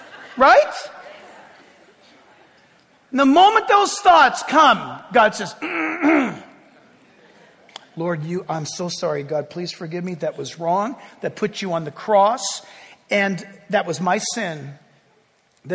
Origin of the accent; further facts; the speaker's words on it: Ireland; Well, you'll have to forgive me. I'm Irish.